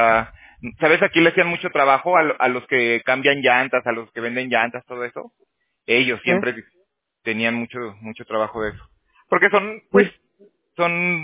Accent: Mexico; also born or lived in Canada; No, no, no soy colombiano, soy mexicano.

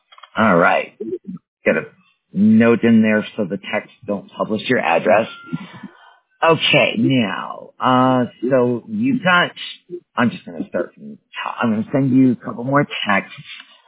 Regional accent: Wisconsin, United States; Yeah, I grew up in Wisconsin, by the way.

